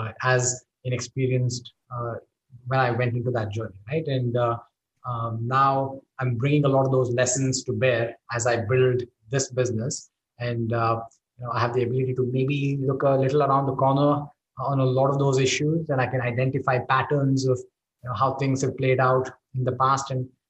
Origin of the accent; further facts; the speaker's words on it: India; moved away as an adult; now in United States; I grew up in India, and I'm an engineer by training. And you know, I worked for a few years in India as a software engineer